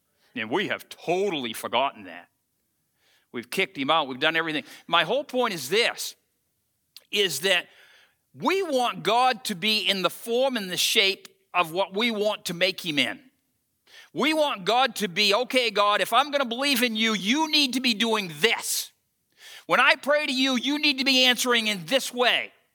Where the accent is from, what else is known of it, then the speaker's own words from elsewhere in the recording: United States; You've got to understand, though, that for me as an American, I take a certain amount of, "I'm an American. I wave the flag.